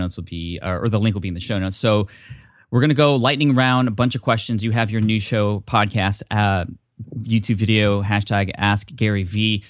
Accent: San Diego, California, United States; and I am from San Diego, and I'm a big Chargers fan

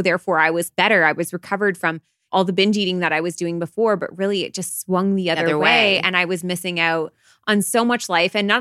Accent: Canada; we're Canadian.

